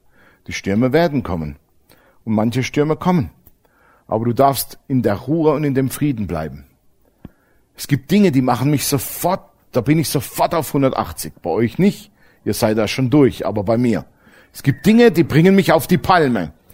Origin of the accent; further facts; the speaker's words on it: United States; Blaue Autobahnschilder mag ich nicht. Ich komme aus Amerika, das sind alle grün.